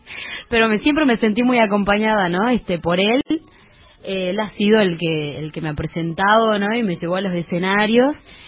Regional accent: Salta, Argentina; yo como buena salteña

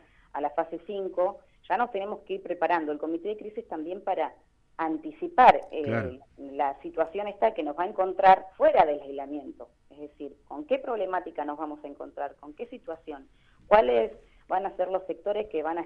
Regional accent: Villalonga, Buenos Aires Province, Argentina; now in Patagones, Argentina; Soy de Villalonga, sí. Hace unos años que me vine a vivir a Patagones, pero sí, nacida y criada en Villalonga.

